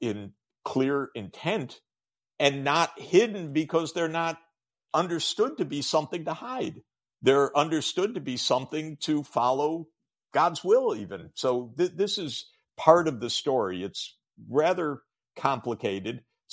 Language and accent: English; United States; It's not the Judaism I was at all inculcated with as an American, because grew up in America in what is necessarily a pluralistic society